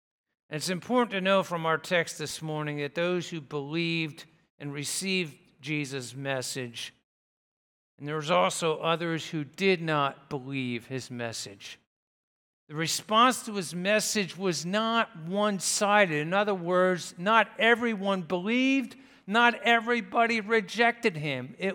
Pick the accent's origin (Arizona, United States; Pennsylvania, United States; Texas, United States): Pennsylvania, United States; Telford; And while technically, yes, I was born at Grandview Hospital in Sellersville, PA, when you ask me where you were born, I'd say Telford, PA.